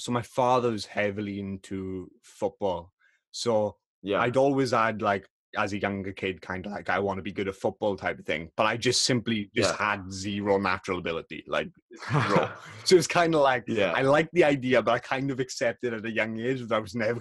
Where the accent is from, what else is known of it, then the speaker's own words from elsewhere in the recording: Wales, United Kingdom; So I'm 17 years old and I'm from the UK. I'm from Wales.